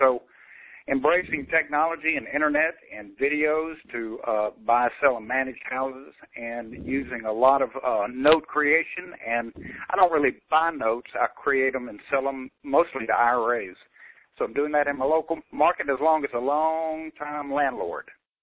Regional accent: Jackson, Mississippi, United States; I'm from Jackson, Mississippi.

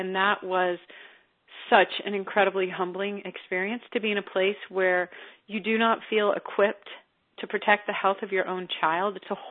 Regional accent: Texas, United States; I grew up in Texas and wasn't a foodie.

